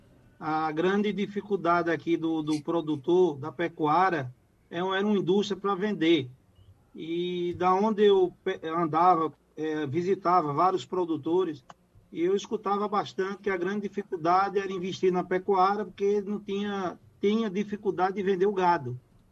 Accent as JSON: {"language": "Portuguese", "region": "Pernambuco", "country": "Brazil", "said": "Eu fiz uma indústria frigorífica em Pernambuco, porque sou pernambucano, né?"}